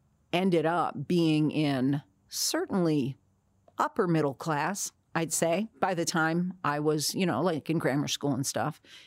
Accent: Newark, New Jersey, United States; born there; I was born in Newark, New Jersey

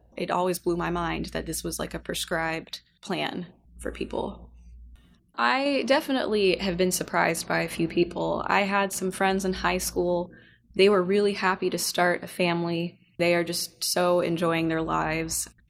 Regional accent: Indiana, United States; also born or lived in Monterey, California; Well, I was born in Monterey, California, in 1995. I'm a youngin'. I moved to Indiana when I was about 8 or so, and I'm here now. It was a bit of a culture shock.

